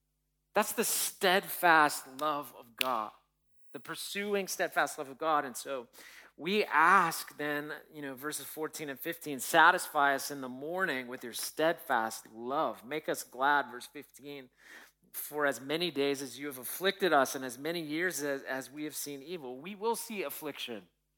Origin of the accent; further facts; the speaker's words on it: United States; I don't want to hear about that because I'm American. We don't die.